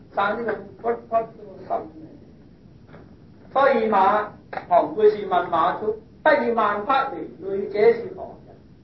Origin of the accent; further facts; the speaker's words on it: China; 我哋中國人問啊自己嘅身體，因為你向外嚟問。